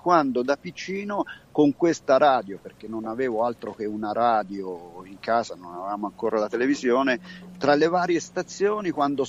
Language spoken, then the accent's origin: Italian; Montegabbione, Umbria, Italy; sono umbro, sono di Montegabbione, un paese di 1300 anime, con un tasso di anzianità che è fuori dalla media nazionale.